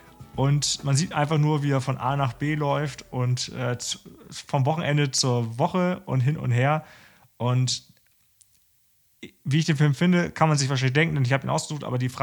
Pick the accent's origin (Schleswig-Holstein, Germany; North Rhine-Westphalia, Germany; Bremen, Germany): Bremen, Germany; Oberneuland; Ich bin in Oberneuland aufgewachsen, das ist das Gegenteil davon.